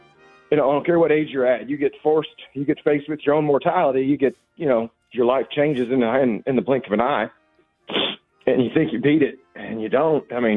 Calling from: Columbia, Missouri, United States; also born or lived in Kansas City; I'm listening from basically Columbia. I used to live in Kansas City.

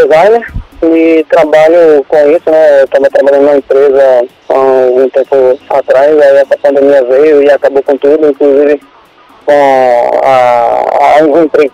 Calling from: Salvador, Bahia, Brazil; Eu falo de Salvador, Bahia.

